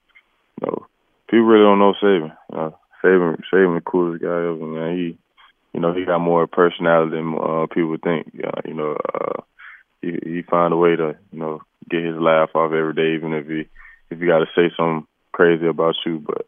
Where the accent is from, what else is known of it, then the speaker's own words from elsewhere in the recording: Tuscaloosa, Alabama, United States; You know, just growing up in Tuscaloosa, obviously, you know, the few, you know, Bama boys that came through